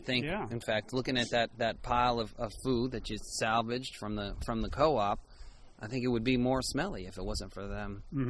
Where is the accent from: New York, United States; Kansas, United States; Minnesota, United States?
New York, United States; I'm not good with distance. I'm from New York. All I can tell is an 850 square foot apartment from a 1200.